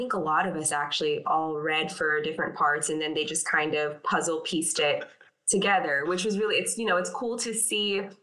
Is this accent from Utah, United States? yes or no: no; Dallas, Texas, United States; So I have a Texas agent. I'm from Dallas, and my Texas agent just sent me an audition